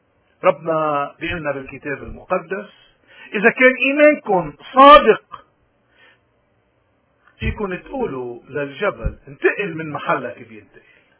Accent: Lebanon; now in Canada; لأنه نحن كلبنانيين كنديين من واجبنا نشهد للحق

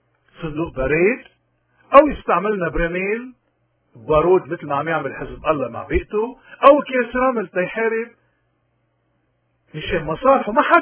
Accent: Lebanon; إذا نحن كلبنانيين ورايحين، يا أما بدنا نضلنا ماشيين بهالكذبة

